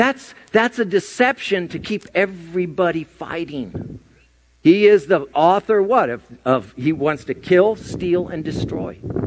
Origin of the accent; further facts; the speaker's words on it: Santa Ana, California, United States; I grew up in Santa Ana.